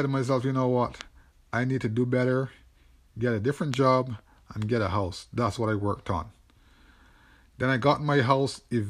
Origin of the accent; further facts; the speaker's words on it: Barbados; moved away as an adult; now in Lancaster County, United States; I'm from Barbados and I live here in lovely Lancaster County. I moved here in 2009